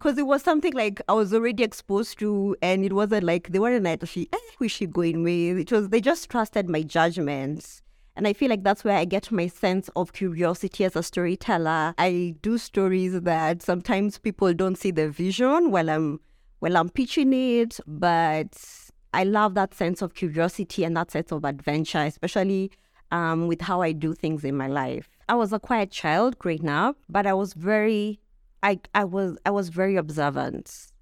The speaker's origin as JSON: {"language": "English", "region": "Nairobi", "country": "Kenya", "said": "from Nairobi, Kenya. My parents are originally from Kitui, and I come from a tribe. Our clan is called Mbakanya, which means people who love meat."}